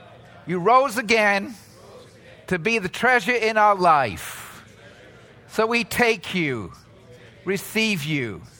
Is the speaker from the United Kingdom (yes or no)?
yes; England, United Kingdom; I grew up in England. I didn't have a choice to go to church. My parents were Christians.